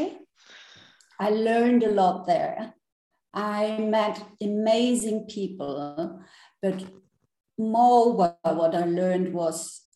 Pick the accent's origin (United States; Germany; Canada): Germany; English is a second language; moved away as an adult; now in Spain; And originally, I'm from Germany, raised and born there, but now living in Spain.